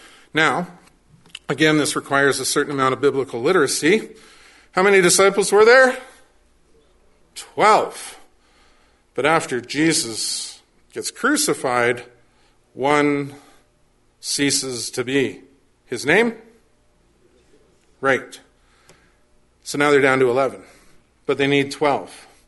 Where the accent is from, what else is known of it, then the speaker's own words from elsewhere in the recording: Quebec, Canada; accent: Quebecois; I speak with my Quebecois accent